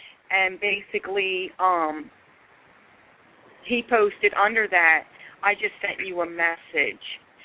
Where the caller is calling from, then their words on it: Pennsylvania, United States; I'm calling from Pennsylvania.